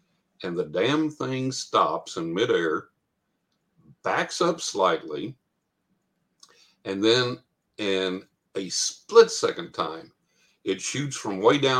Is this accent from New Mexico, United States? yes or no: yes; New Mexico, United States; born there; now in Texas, United States; I live in Texas. And I said, funny thing, I was born in New Mexico, but I've never lived in New Mexico